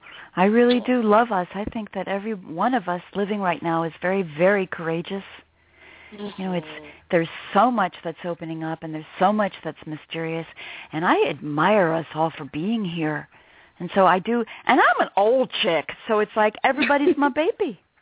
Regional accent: Princeton, New Jersey, United States; And I grew up outside of Princeton, New Jersey, up in a lot of country.

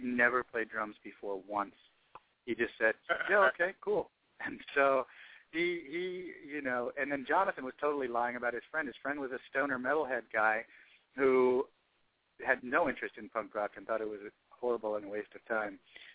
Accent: Arlington, Virginia, United States; I say I grew up in Arlington, you know, but really, you know, if I'm talking to somebody who doesn't really know the different little areas right outside D.C., I'll just say D.C.

